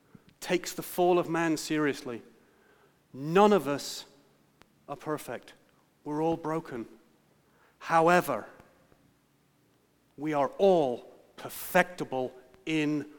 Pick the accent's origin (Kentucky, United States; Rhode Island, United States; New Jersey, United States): Kentucky, United States; accent: Kentucky; I've got to make sure you've got to state that with my strong Kentucky accent, right?